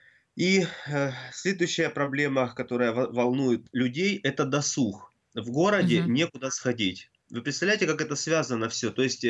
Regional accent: Donbas, Ukraine; несмотря на то, что я вырос здесь, на Донбассе.

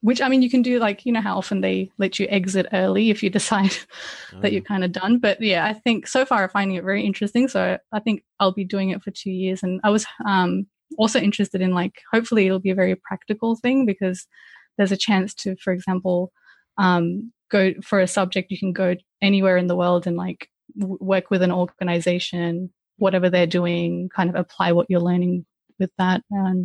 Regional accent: Brisbane, Queensland, Australia; English is a second language; also born or lived in Iran; I was 7 years old when my parents, we moved to Australia, to Brisbane, and I've lived here since. So I'm 35 now, so most of my life has been here, but I was born in Iran

